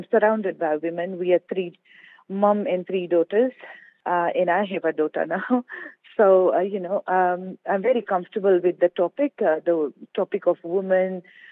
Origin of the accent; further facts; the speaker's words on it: Fiji; now in New Zealand; When I moved to New Zealand, I had this identity crisis kind of thing because I was from Fiji, but I felt that I was Indian as well